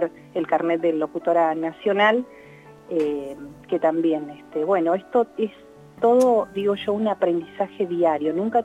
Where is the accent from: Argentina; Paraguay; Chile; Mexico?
Argentina; Río Mayo, Chubut; born there; Radio Nacional Río Mayo, lugar donde yo nací, es un pueblo muy pequeño, bien al suroeste de la provincia del Chubut.